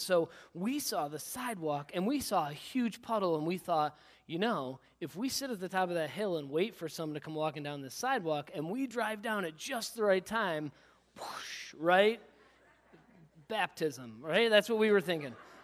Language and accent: English; Perry, United States; So when I was in high school, I grew up in Perry, as a lot of you know